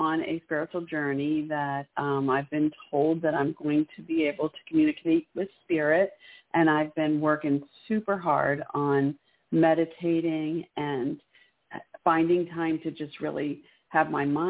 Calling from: Maryland, United States; I'm calling from Maryland.

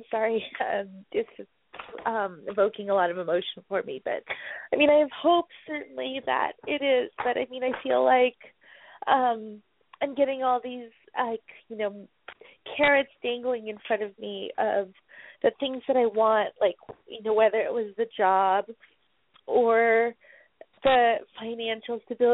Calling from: Washington, District of Columbia, United States; I'm calling from Washington, D.C.

